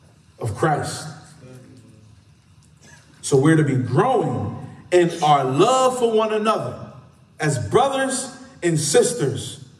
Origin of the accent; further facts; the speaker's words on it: Philadelphia, Pennsylvania, United States; This is the word from my hometown, Philadelphia. City of brotherly love.